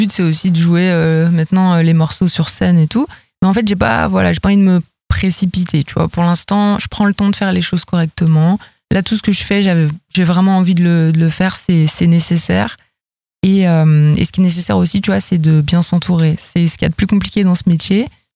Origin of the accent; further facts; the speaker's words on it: Lille, Hauts-de-France, France; born there; Ouais, je suis née à Lille.